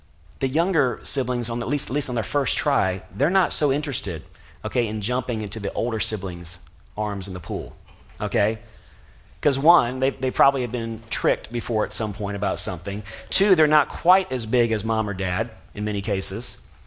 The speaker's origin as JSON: {"language": "English", "town": "Atlanta", "region": "Georgia", "country": "United States", "tie": "born or raised there", "said": "I grew up in Atlanta, Georgia, and so there we were going up to North Georgia."}